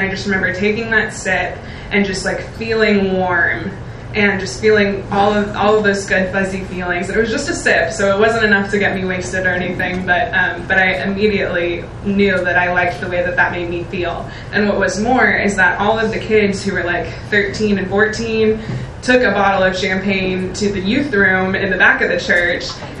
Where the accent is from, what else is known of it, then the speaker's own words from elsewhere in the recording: Rockport, United States; And I was raised in Rockport, a little touristy coastal town